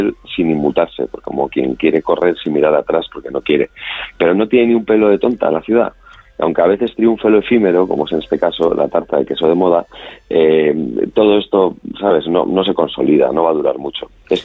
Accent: Spain; Que para eso somos españoles.

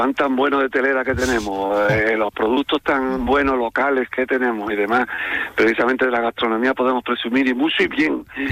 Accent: Andalusia, Spain; mi pueblo no solamente lo que es el núcleo urbano, sino también tiene mucho término, del cual presumimos, muchísimo término, es parque natural

